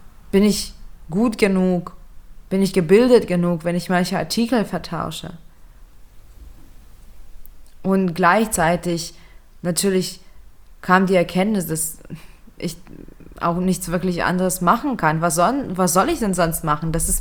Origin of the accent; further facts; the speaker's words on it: Lithuania; first language Lithuanian; German is a second language; Nicht mal Litauisch, was quasi rein theoretisch meine Muttersprache ist. Ich glaube, dass Litauisch sogar schlechter ist als Deutsch oder Englisch mittlerweile, denn ich permanent Wörter vergesse.